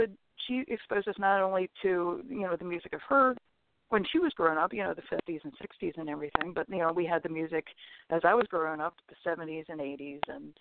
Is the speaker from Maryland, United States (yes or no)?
yes; Baltimore, Maryland, United States; born there; I'm from the Mid-Atlantic area. I was born in Baltimore, as you said.